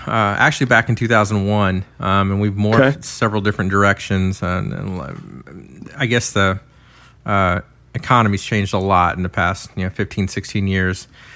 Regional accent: Arlington, Texas, United States; Growing up in Arlington, we saw … do their rise. They're our local boys

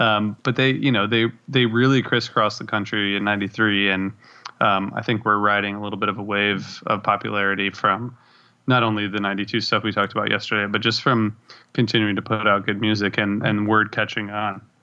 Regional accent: Ohio, United States; And I think partially because I'm from Ohio

